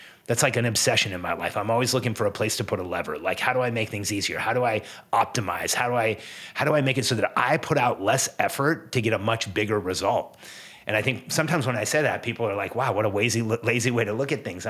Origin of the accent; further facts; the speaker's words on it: Mexico; I wasn't born in the States. I grew up in Mexico. So I think I look at it a little different.